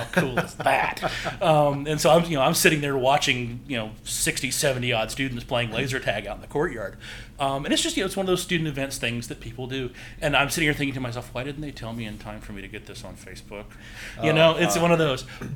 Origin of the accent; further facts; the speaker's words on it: Vicksburg, Mississippi, United States; No. I'm originally from Vicksburg, Mississippi.